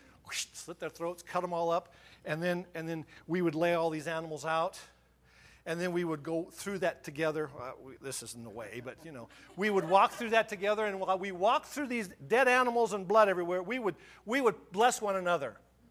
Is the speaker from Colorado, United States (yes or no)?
yes; Trinidad, Colorado, United States; Except one place, and it's better. It's Trinidad. My hometown.